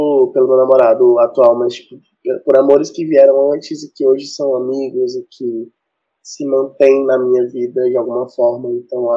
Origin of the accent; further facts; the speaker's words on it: Pentecoste, Ceará, Brazil; E eu pretendo lançar na minha cidade natal, que é Pentecoste, no dia 25, no dia seguinte.